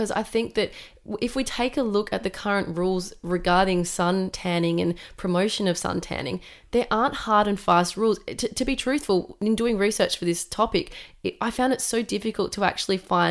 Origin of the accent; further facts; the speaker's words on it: Australia; growing up in Australia